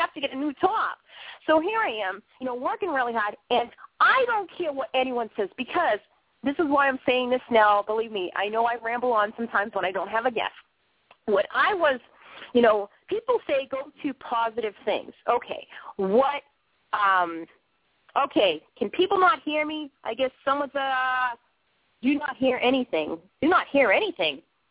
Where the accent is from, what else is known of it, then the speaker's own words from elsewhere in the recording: Boston, Massachusetts, United States; now in Maine, United States; I think maybe it's different up here the way the meats are and stuff in Maine. I'm originally from Boston.